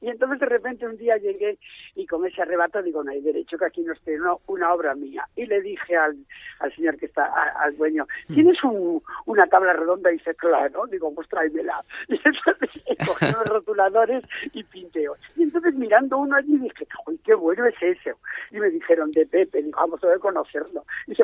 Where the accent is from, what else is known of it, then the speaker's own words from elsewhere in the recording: Galicia, Spain; born there; yo nací en Galicia como detalle.